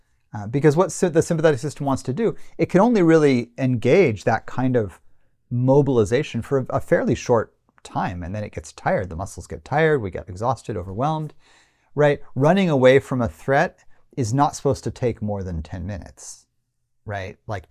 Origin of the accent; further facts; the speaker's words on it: United States; As an American man who grew up in the 80s, I kind of live there.